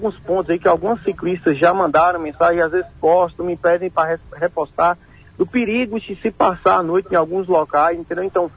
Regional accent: Vitória da Conquista, Bahia, Brazil; esse é o nosso papel como conquistense, né, como cidadão. Como brasileiro

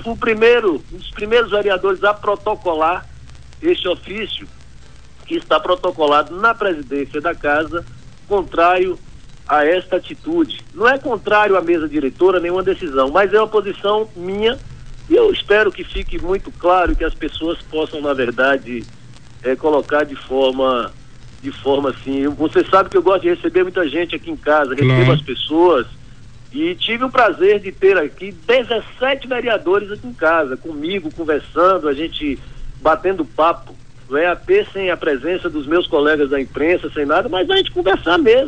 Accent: Vitória da Conquista, Bahia, Brazil; cada vez mais perto da sociedade de Vitória da Conquista e do povo aqui, do bairro onde eu nasci, da minha essência, da minha raiz, né?

